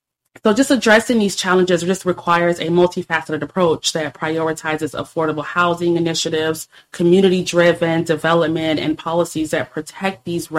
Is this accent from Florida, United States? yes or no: yes; St. Petersburg, Florida, United States; just watching her handle and manage the household is what instilled a lot in me growing up in St. Pete.